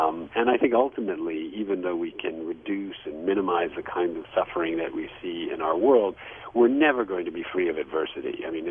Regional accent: New York City, New York, United States; I grew up in New York City. I grew up in a much more kind of isolated place

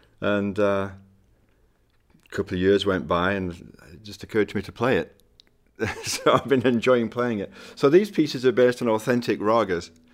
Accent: England, United Kingdom; Well, as an Englishman, I would certainly agree.

